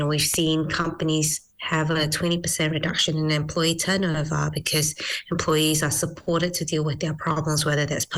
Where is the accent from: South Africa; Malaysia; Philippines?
Malaysia; now in New Zealand; I was originally from Malaysia, migrated to New Zealand